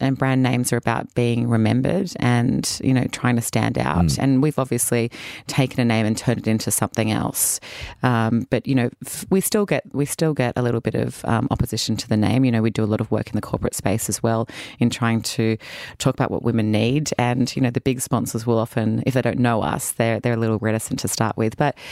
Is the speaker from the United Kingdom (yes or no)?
no; Sydney, New South Wales, Australia; I'm from Sydney, Australia, down south. My parents still live there in a little suburb called Lugano.